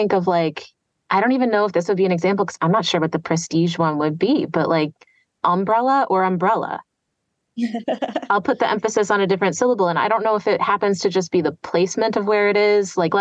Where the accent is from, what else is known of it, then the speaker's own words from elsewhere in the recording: Kentucky, United States; I grew up in Kentucky, which it's like the very northernmost part of the South. But if you live here, if you grow up here, very culturally, it's the South. And yet I don't have a Southern accent.